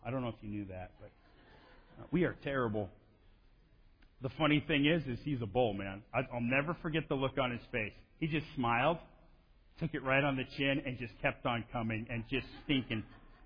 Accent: Missoula, Montana, United States; And I grew up in Missoula, Montana.

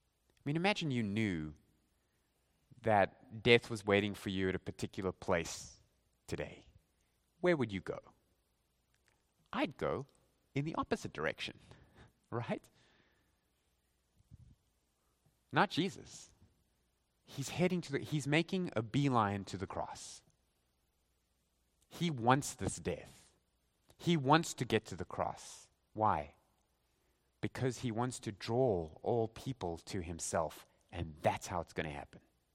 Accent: South Africa; I mean, I'm from South Africa.

